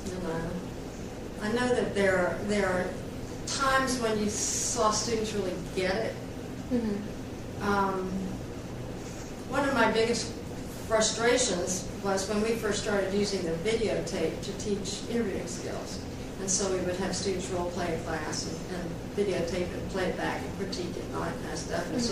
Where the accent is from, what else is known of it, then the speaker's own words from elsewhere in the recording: Houston, Texas, United States; No, I didn't. I grew up in Houston, Texas.